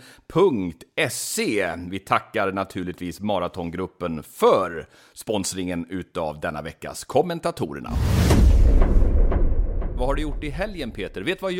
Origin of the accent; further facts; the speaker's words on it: Karlstad, Värmland, Sweden; om jag råkar vara hemma i Karlstad igen.